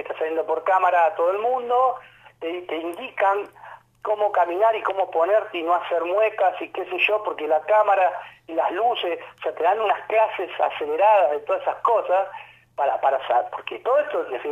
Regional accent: Argentina; que te nombren a vos, que sos el árbitro argentino

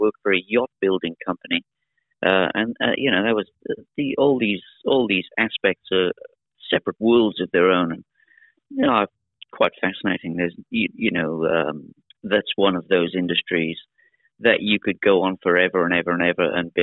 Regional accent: Wales, United Kingdom; Wales, originally, which is in the UK. Not everybody knows that. A lot of people know about New South Wales, but not South Wales. And I'm from the South Wales, the original.

